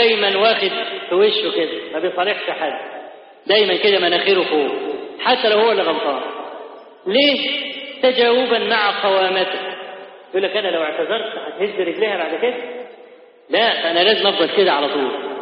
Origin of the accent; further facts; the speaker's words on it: Egypt; وإحنا كمصريين أسد بلد أسد في حاجات